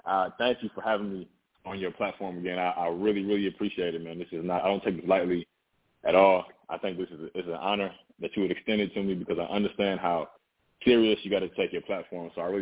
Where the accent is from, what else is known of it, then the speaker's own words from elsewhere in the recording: Edwardsville, Illinois, United States; I was raised in Edwardsville, Illinois, in a house of with six kids, two of my uncles and then my mother.